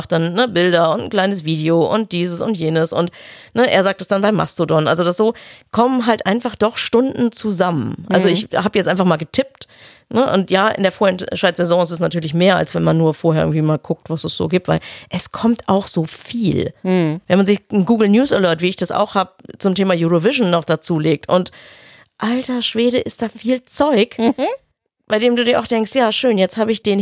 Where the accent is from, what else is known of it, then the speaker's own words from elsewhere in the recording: Düsseldorf, North Rhine-Westphalia, Germany; now in Kiel, Germany; Ich komme ja eigentlich aus Düsseldorf